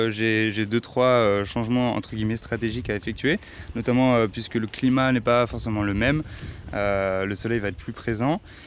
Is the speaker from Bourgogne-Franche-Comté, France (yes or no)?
yes; Besançon, Bourgogne-Franche-Comté, France; J'ai grandi à Besançon et j'ai passé beaucoup de vacances dans plein de régions qu'on a traversées.